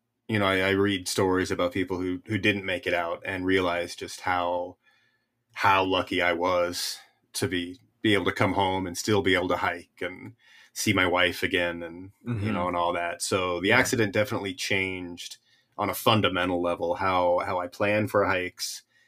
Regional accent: California, United States; I grew up in the Sierras, essentially.

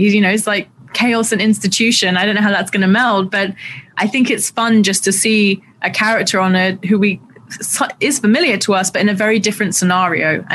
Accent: London, United Kingdom; I mean, I grew up in Southeast London, which is like, there's a lot of brutalist kind of architecture around there.

